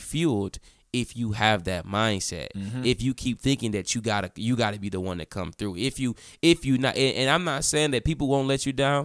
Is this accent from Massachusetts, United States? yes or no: no; Detroit, Michigan, United States; Detroit is a very unique place. So people who are born and raised in Detroit, we all have this grit about us.